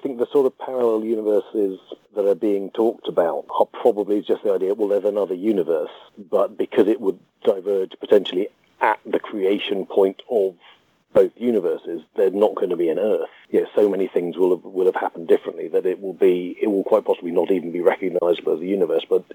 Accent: United Kingdom; because I myself am just as British.

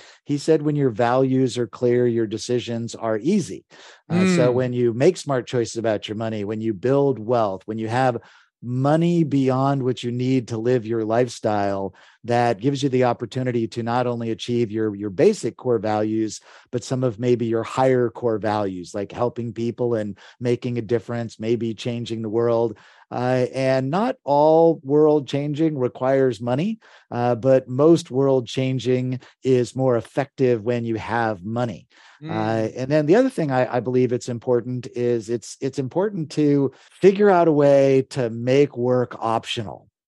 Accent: United States; born there; Well, a short story is I grew up on Air Force bases. I'm a military brat. I'm first generation born in America.

